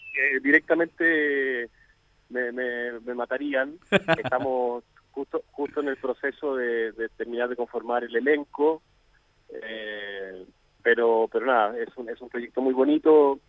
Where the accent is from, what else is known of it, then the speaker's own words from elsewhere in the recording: Chile; moved away as an adult; now in Argentina; mi realidad es que soy chileno, que yo dejé mi familia, mis hermanos, mis sobrinos, mi teatro, todo por mis hijos que son argentinos